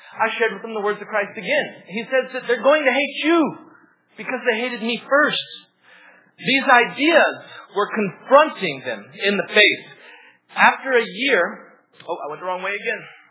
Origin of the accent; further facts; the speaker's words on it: United States; And being that I'm American and educated, they automatically elevated me to this status of big man.